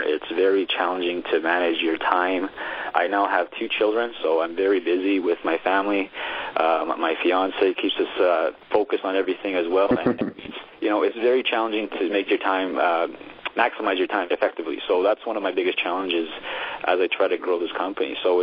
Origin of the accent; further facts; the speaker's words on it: Saskatchewan, Canada; I'm from Sweetgrass First Nation. I grew up on Sweetgrass